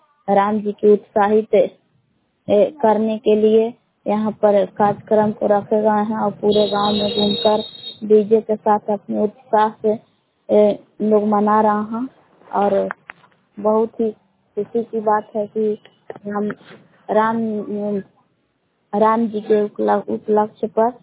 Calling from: Belaon, Bihar, India; ग्राम बेलान जिला कैमूर बबुआ के निवासी हूँ।

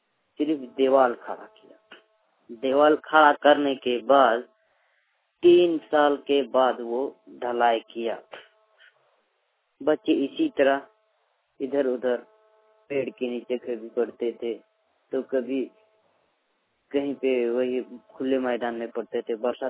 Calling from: Bokaro, Jharkhand, India; टिस्कू, टोला rally बेड़ा post से, थाना नवाडी, जिला बोकारो, झारखंड से बोल रहा हूँ।

